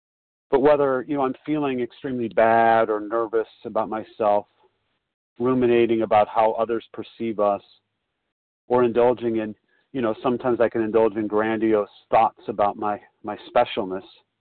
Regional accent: Chicago, Illinois, United States; I'm a recovered compulsive overeater. I'm from Chicago.

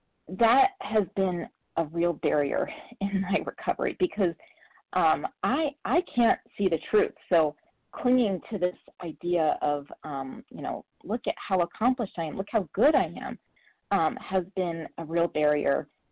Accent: Colorado, United States; I'm from Colorado.

